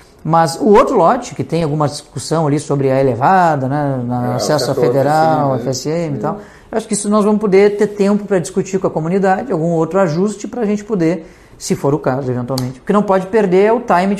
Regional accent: Tramandaí, Rio Grande do Sul, Brazil; Eu disse no início dessa entrevista que eu sou de Tramandaí. A minha cidade tem 60 mil habitantes.

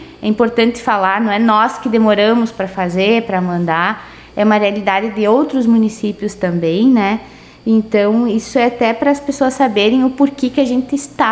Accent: Rio Grande do Sul, Brazil; o chimarrão é bom, todo mundo gosta, nós somos gaúchos, gostamos de um bom chimarrão.

